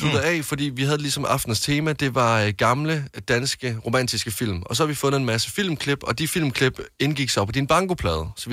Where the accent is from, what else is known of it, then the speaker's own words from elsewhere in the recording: Jutland, Denmark; Jeg er jo fra Jylland.